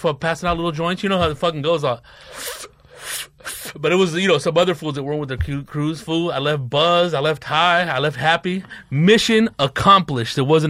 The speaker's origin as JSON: {"language": "English", "region": "California", "country": "United States", "said": "I'm from Southern California, dude."}